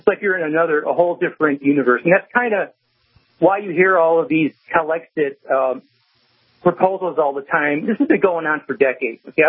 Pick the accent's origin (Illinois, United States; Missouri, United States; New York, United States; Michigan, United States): Michigan, United States; Detroit; I'm a Michigan native, and I grew up in Detroit, and you go north in the state, and everyone north of Pontiac basically hates Detroit, okay?